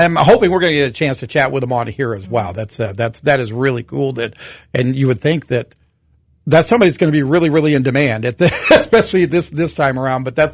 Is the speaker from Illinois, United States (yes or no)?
yes; Galesburg, Illinois, United States; I said, no, I moved there from the Galesburg area.